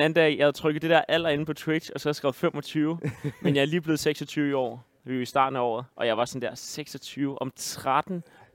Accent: Hillerød, Capital Region of Denmark, Denmark; Der stod jeg i min have derhjemme i Hillerød. Stod med mine små ben.

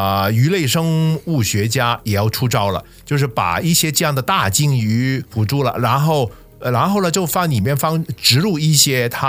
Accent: Guangdong, China; 就是我们广东人所说的生鱼或者叫黑鱼吧

